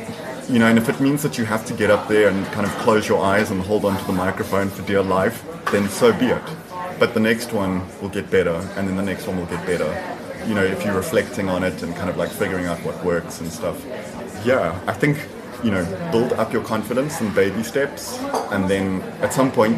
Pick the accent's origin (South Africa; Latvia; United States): South Africa; Durban, KwaZulu-Natal; So I'm originally from Durban.